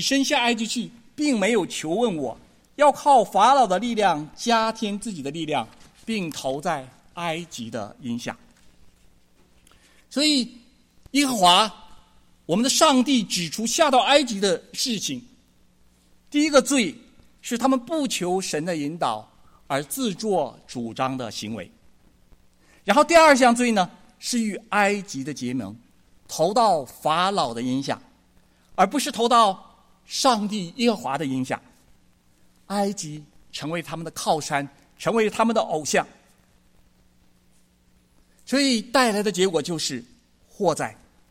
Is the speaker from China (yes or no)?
yes; Northeast China, China; 我是东北长大的哈，我们这里也有东北老乡哈